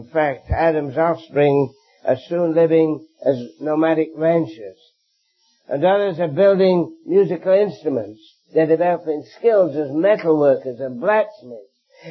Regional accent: Canada; I come from Canada. We've just legalized same-sex marriage.

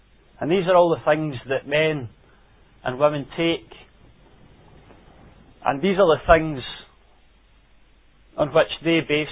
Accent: New Cumnock, Scotland, United Kingdom; I'm white. I'm 18. I'm male. I'm from New Cumnock. I'm a member at New Cumnock Gospel Hall.

